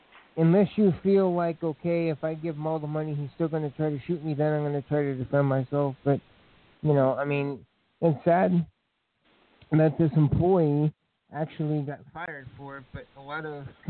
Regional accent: Indiana, United States; because I'm from Indiana, so people have been, this has been a hot button issue

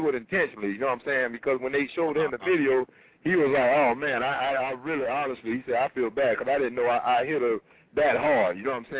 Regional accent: Tampa, Florida, United States; This is a movement, and I'm from Tampa, Florida, letting you know that I believe in your movement

